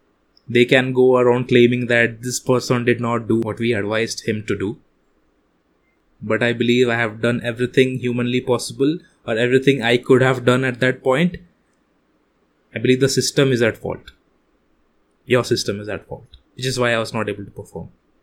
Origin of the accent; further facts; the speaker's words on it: India; Currently, I host this podcast from India. I'm an Indian myself.